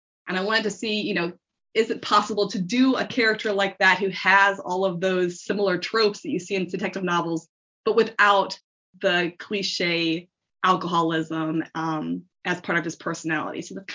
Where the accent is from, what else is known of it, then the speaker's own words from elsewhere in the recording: United States; I'm an American author of crime and thriller novels